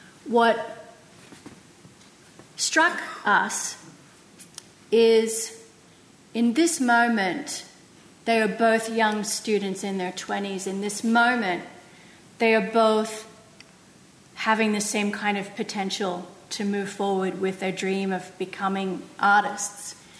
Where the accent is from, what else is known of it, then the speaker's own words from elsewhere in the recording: Australia; also born or lived in United States; so I grew up in Australia and studied art in the U.S.